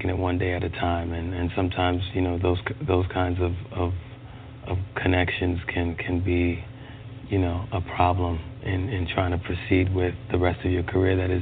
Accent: Brooklyn, New York, United States; I mean, I'm from Brooklyn. You know, I started playing keyboards when I was 16 in my room

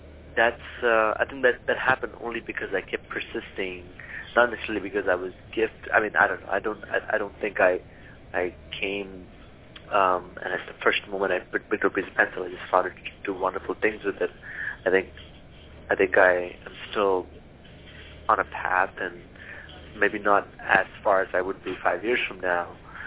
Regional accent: South India, India; first language Malayalam; English is a second language; now in North India; I grew up in India, and I had just moved from the south to north, and I started painting because I didn't really understand, I didn't really know English and know the languages in North India. My Malayalam, my southern Indian language was very good

